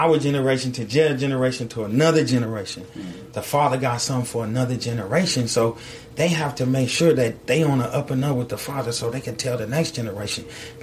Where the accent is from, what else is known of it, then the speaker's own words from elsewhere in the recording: California, United States; I'm from California, man. We got tough skin.